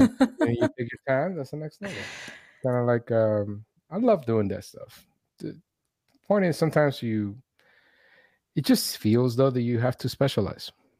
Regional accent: Venezuela; when I grew up in Venezuela, I was watching a lot of like recycle TV, I think. I didn't realize it until I got here.

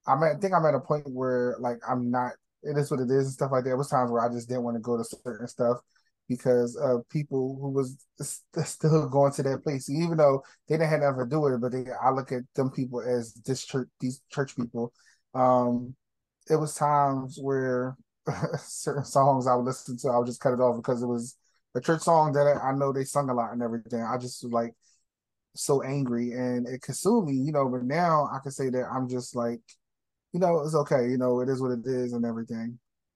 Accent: Philadelphia, Pennsylvania, United States; I'm from Philly, born and raised, so I had no choice but to go to church when I was a child.

